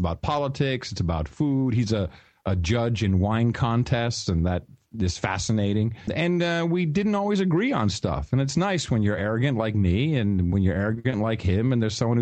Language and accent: English; Amsterdam, North Holland, Netherlands; English is a second language; I started in radio when I was 15 And I grew up in Amsterdam, actually